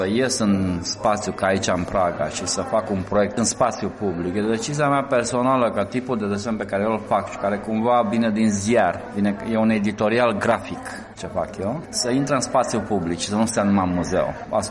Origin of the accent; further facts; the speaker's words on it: Romania; eu personal ca român, eu vin într-o cultură care a exportat 3 milioane de oameni.